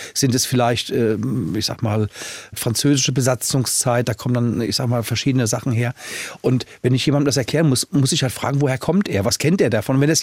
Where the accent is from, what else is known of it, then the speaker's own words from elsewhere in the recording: Frankfurt, Hesse, Germany; würden wir es uns als Frankfurter einfach mal trauen